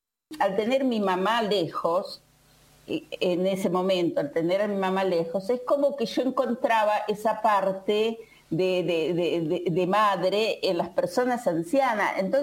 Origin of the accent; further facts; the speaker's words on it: Bovril, Entre Ríos, Argentina; Era tipo un pueblito de 4 o 5 casas. Y mis padres eran leñadores. En ese momento era Villa Bobril, ahora le sacaron el Villa, le dejaron Bobril.